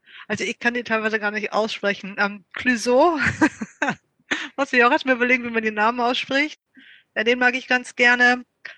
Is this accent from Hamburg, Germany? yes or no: yes; Hamburg, Germany; moved away as an adult; now in Australia; Ich komme aus Hamburg. Ja, bin ein Fischkopf, ne? Ich habe dort 30 Jahre gelebt, studiert und dann bin ich zum Austauschstudium nach Australien gekommen.